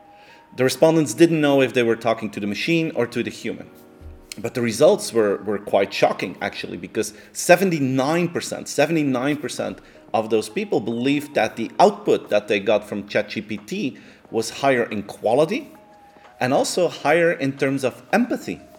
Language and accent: English; Belgium; English is a second language; Most of you know that I am from Belgium, and there we have in Belgium a strong beer culture.